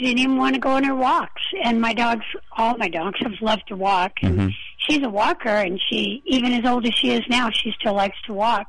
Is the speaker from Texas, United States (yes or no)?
no; Nevada, United States; I'm from Nevada, yes.